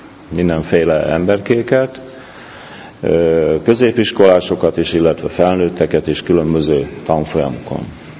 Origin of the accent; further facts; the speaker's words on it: Pomáz, Pest, Hungary; itt születtem Pomázon, ebben a gyülekezetben élek, ide tartozok, itt kereszteltek, itt konfirmáltam